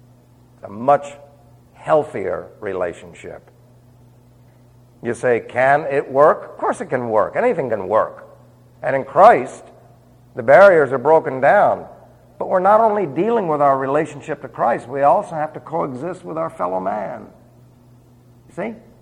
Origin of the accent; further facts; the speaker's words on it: New York City, New York, United States; Well, I wasn't raised in the American way of life. Do you understand? I was raised in New York City.